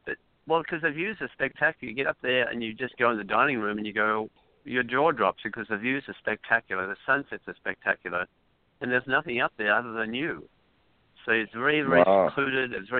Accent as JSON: {"language": "English", "country": "Australia", "moved": "yes", "lives_now": "United States", "said": "I'm originally from Australia."}